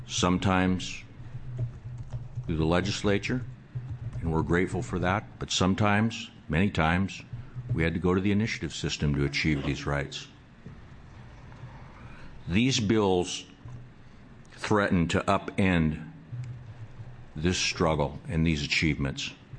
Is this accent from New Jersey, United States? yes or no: no; Portland, Oregon, United States; And I might add that I grew up in North Portland as a kid back in the 50s and 60s.